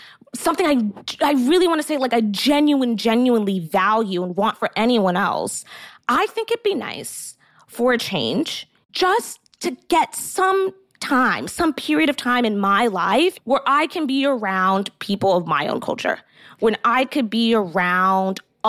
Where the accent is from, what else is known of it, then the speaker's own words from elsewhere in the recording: Miami, Florida, United States; So growing up in South Florida, like Miami, Florida, suburbs, et cetera, is a really unique experience in terms of the blend of cultures that you have there.